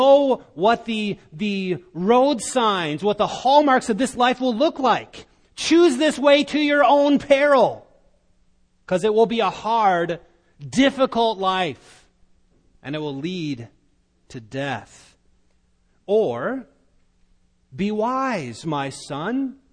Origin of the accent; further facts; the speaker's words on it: Iowa, United States; I know of growing up in Northwest Iowa, there was an area Christian school